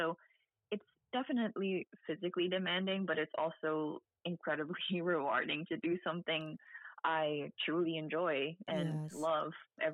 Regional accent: Philippines; Especially in my hometown, Philippines, you know, to see that you can be whoever you want to be

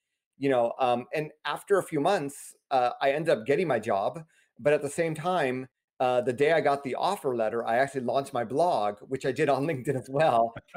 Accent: United States; accent: American; I am, you know, as you hear from my accent, I am American. born and raised here.

